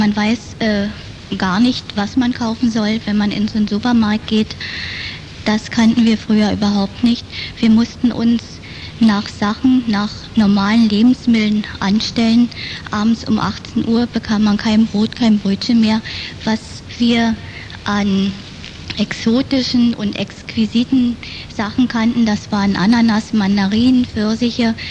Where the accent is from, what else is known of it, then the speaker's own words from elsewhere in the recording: Berlin, Germany; Hier muss man als Berliner selbst auf die Menschen zugehen, ansonsten findet kein Kontakt statt oder sehr wenig.